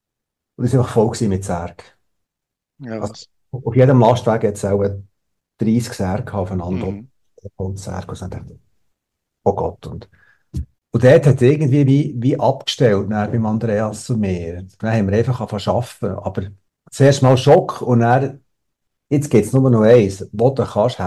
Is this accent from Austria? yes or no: no; Switzerland